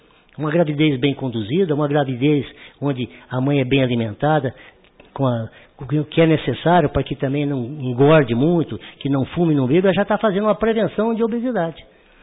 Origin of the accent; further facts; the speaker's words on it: Igarapava, São Paulo, Brazil; eu não sou de Guaxupé, eu sou de Igarapava, é uma cidade no estado de São Paulo, próximo do Rio Grande, entre Ribeirão Preto e Uberaba.